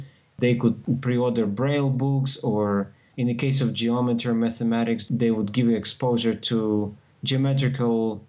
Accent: Ukraine; I grew up in Ukraine, which is a neighboring country of Poland, interestingly enough.

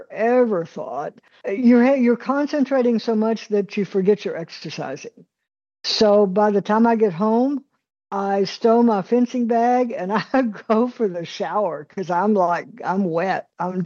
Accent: Texas, United States; and I was born in Far West Texas and was low vision as a child until I was about 14.

